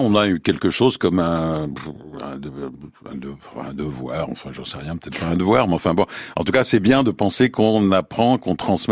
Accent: Brittany, France; Moi, je suis breton aussi.

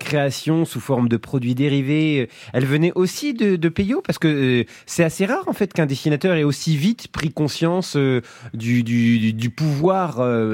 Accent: Grand Est, France; parce que je suis lorrain.

